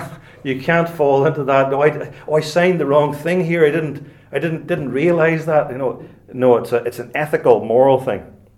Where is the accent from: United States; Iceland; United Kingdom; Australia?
United Kingdom; we're British